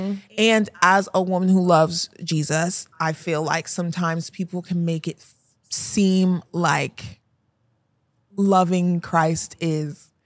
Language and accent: English; Nigeria; I went to church, like, it was very cultural because I'm Nigerian.